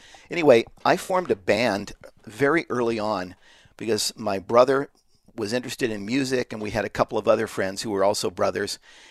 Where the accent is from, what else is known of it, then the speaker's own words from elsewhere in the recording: Riverside, California, United States; Now, I was raised in Riverside, California. I don't know if you know where that is. It's about 50 miles due east of Los Angeles.